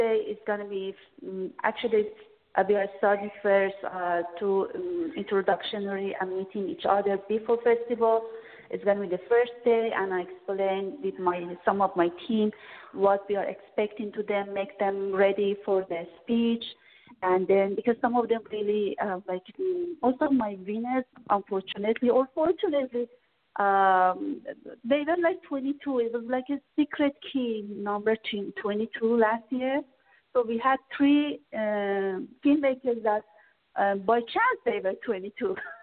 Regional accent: Canada; because I'm Canadian, I lived in Canada.

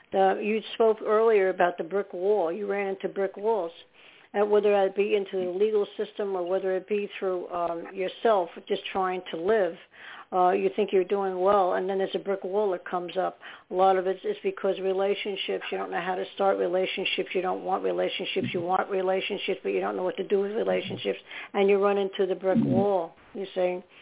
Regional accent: New York City, New York, United States; born there; in New York City, and that's where I was born in New York.

